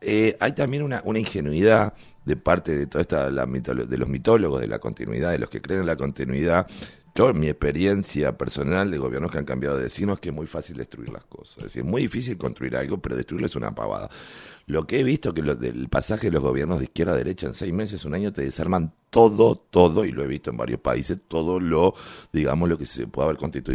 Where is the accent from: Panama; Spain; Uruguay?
Uruguay; la parte mala, embromada nuestra, como uruguayos.